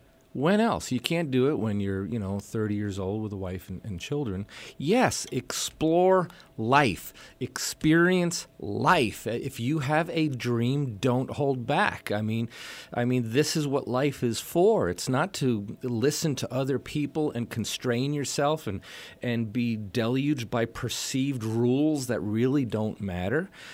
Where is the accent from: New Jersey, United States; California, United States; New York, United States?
New York, United States; Beacon; I grew up in New York, and my neighbor was was someone that we used to make fun of in Beacon, New York, right on the Hudson River.